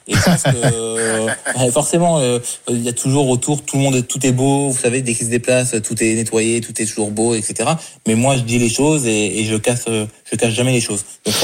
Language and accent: French; France; Si moi aussi je suis français